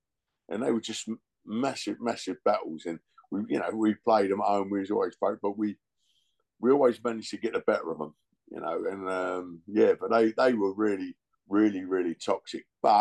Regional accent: Bethnal Green, London, United Kingdom; I'm from Bethnal Green in that, and we had a Thursday afternoon team.

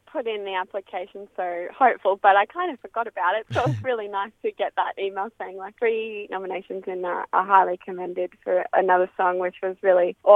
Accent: Cairns, Queensland, Australia; And he's from Germany and I'm from Cairns.

